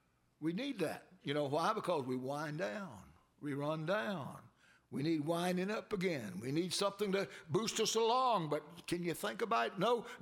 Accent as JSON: {"language": "English", "region": "the South", "country": "United States", "said": "I was from the South."}